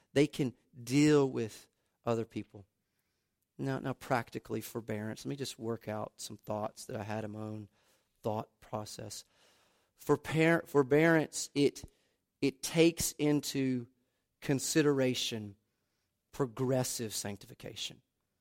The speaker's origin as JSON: {"language": "English", "region": "Deep South", "country": "United States", "tie": "born or raised there", "said": "I understood her background, and she understood my background. I was raised in the Deep South. That means something. I was raised in the Deep South."}